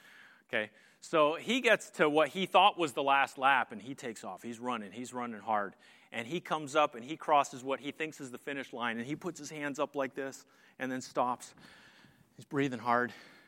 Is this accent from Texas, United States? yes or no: no; Hazleton, Pennsylvania, United States; I grew up in Pennsylvania, Hazleton Area High School.